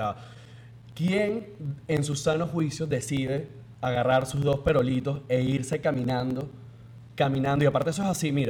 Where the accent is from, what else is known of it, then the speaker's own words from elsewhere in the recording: Venezuela; now in United States; aquí en Estados Unidos, ¿de dónde eres? Venezuela